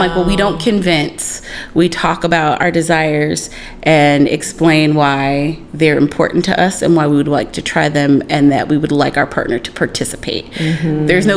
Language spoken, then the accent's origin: English; South Carolina, United States; Oh, I grew up in South Carolina.